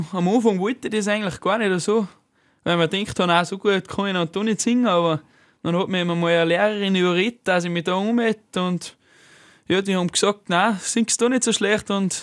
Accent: Salzburg, Austria; accent: Pongau dialect; Ja, mein Dialekt ist, glaube ich, ein richtiges Bongauerisch. Und ich glaube auch, dass ich ein bisschen Hornbuchern schon rede, aber ich glaube, das passt in Salzburg.

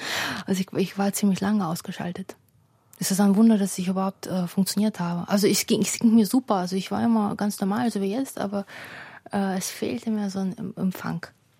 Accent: Odesa, Odesa Oblast, Ukraine; Aus Odessa. Also wir sind beide in Odessa aufgewachsen.

